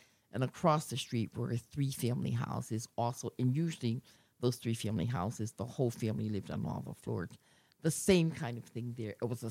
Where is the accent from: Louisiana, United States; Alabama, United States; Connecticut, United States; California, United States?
Connecticut, United States; New Haven; So I was born in New Haven. I always answer the question, where did I grow up, as Greater New Haven.